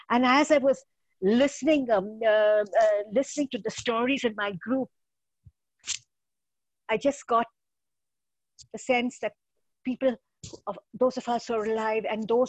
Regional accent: Mumbai, Maharashtra, India; I'm from Mumbai, India.

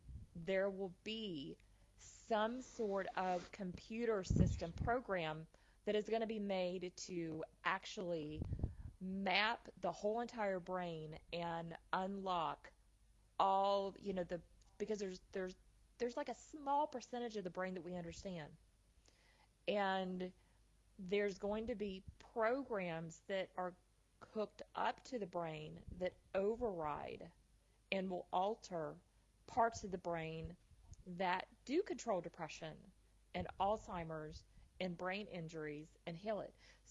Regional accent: the South, United States; I'm from the South. You know, I'm known as a Southern style medium.

